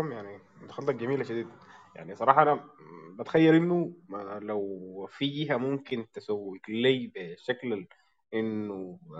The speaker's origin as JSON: {"language": "Arabic", "country": "Sudan", "said": "من المسابقات اللي عندنا في السودان"}